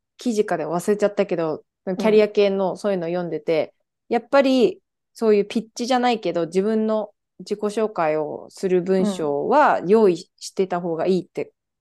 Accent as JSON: {"language": "Japanese", "region": "Saitama", "country": "Japan", "tie": "born there", "said": "埼玉生まれで"}